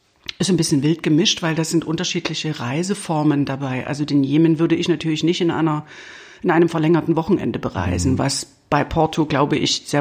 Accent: eastern Germany, Germany; Ich habe, wie man ja unschwer hört, bin ich im Osten aufgewachsen und war gerade 20 geworden, als die Mauer fiel.

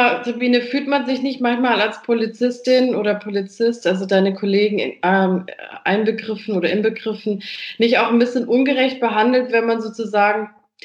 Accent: Stuttgart, Baden-Württemberg, Germany; jetzt in Stuttgart, wo ich herkomme

